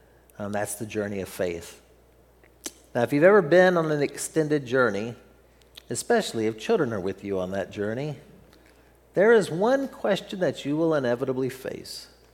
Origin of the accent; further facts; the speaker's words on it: Texas, United States; I'm talking funny because I'm from Texas. This is how we talk down there.